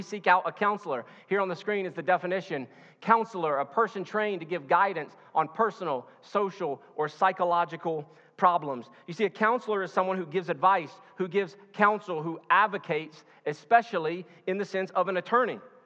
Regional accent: Kentucky, United States; actually from my home state of Kentucky.

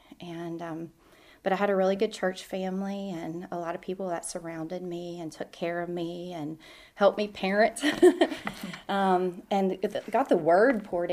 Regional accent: Baker, West Virginia, United States; I am from Baker, Lost River, West Virginia. So it's about an hour away from here in West Virginia.

